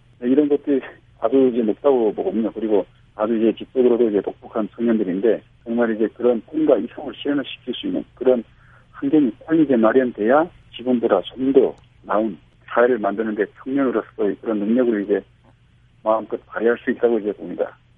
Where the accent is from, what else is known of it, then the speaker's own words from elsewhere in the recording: North Korea; now in South Korea; 저는 이제 아무래도 이제 그 북한에서 저도 이제 왔으니까 북한에서 내려온 사람 출신들로서